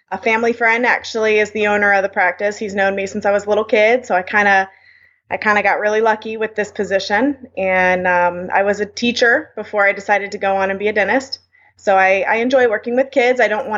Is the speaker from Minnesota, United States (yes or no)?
no; Fort Myers, Florida, United States; No, I grew up in Fort Myers, which is near Port Charlotte.